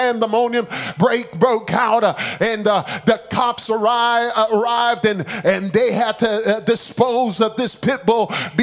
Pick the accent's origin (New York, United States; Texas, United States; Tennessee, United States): New York, United States; Bronx; as I was growing up in the Bronx, New York, that's where I grew up, and I'll never forget, we don't know much about animals in New York.